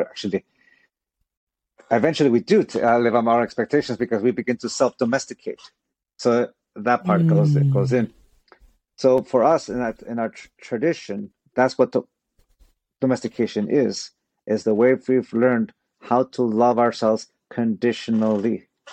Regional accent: San Diego, California, United States; also born or lived in Tijuana; I was born in San Diego, California. And I'm one of those, I lived both in Tijuana and San Diego.

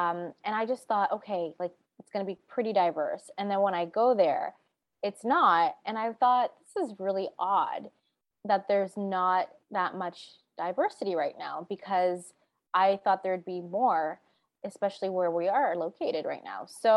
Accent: Toronto, Ontario, Canada; when I grew up in Toronto

